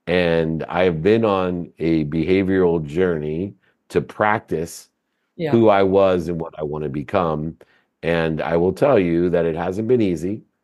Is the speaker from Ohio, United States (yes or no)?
yes; Akron, Ohio, United States; born there; So as you mentioned, I was born in Akron, Ohio.